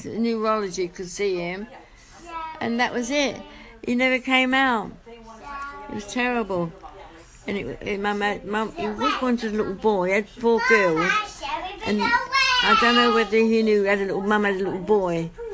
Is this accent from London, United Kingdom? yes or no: yes; London, United Kingdom; born there; I was born in West Kensington, down a Mews.